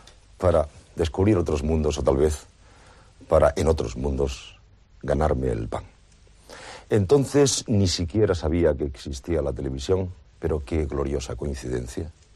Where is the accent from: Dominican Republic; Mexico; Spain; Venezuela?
Spain; Andalusia; soy andaluz.